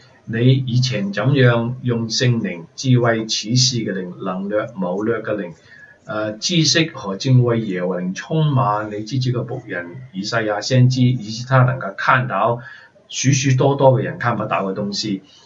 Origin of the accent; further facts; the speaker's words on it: Hong Kong; 我是从香港来的，是从海岛来的